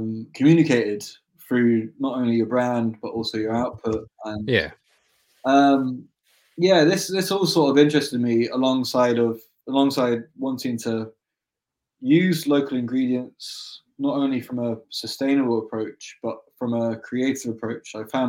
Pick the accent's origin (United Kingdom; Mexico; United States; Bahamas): United Kingdom; London; now in Scotland; I'm from London.